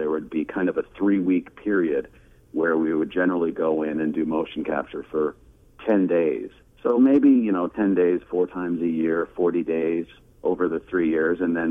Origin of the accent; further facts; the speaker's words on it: Calgary, Alberta, Canada; I started in Canada growing up doing theater in Calgary in my hometown.